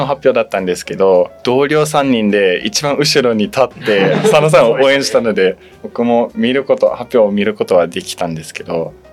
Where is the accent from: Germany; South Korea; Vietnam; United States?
Germany; ドミニック・ G さんが僕と同じドイツ人なので初来日だったらしくて